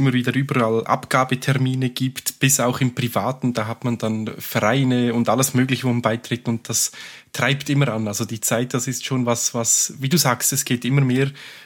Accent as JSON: {"language": "German", "country": "Switzerland", "said": "Hört man als Schweizer natürlich gerne."}